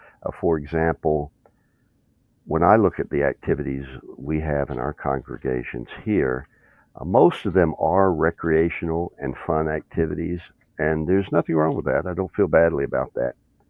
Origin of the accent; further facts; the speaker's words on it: North Carolina, United States; born there; also born or lived in West Virginia / Tennessee; Well, I did spend some time in West Virginia, but I was born in North Carolina and lived a lot of my life in Tennessee as well. So I'm a Southeastern, born and bred most of my time.